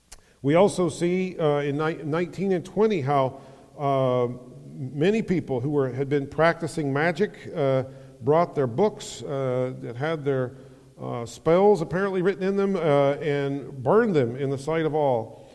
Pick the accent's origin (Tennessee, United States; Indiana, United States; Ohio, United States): Tennessee, United States; When I grew up in Tennessee, we used to say, if the good Lord's willing and the creek don't rise.